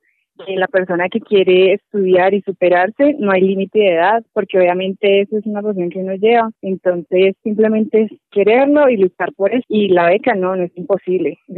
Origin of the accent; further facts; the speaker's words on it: Miraflores, Boyacá, Colombia; Pamplona queda alrededor de unas 13, 14 horas de Miraflores, que es de donde yo soy